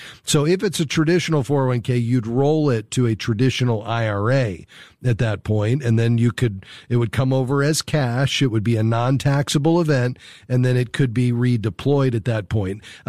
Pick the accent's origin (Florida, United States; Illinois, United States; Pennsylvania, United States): Florida, United States; Fort Lauderdale; To Fort Lauderdale, my hometown.